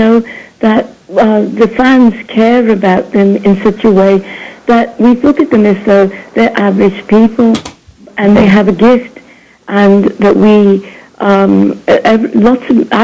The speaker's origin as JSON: {"language": "English", "town": "Brooklyn", "region": "New York", "country": "United States", "said": "I'm from Brooklyn."}